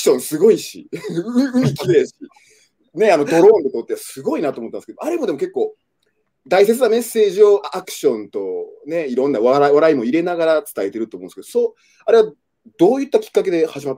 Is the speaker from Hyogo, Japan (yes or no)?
yes; Himeji, Hyogo, Japan; 僕も4歳で一緒にこう兵庫県の姫路市に引っ越して、それ以来はまあ基本的に日本育ち、まあ、関西育ちですね